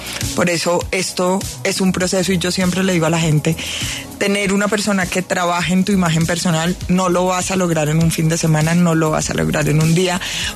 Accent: Colombia; ella nos acercó a nosotros como colombianos a la moda del mundo

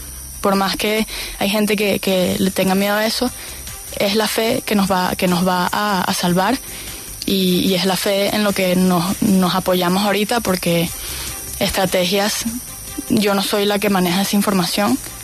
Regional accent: Venezuela; Es nuestro deber como venezolanos defender nuestro voto

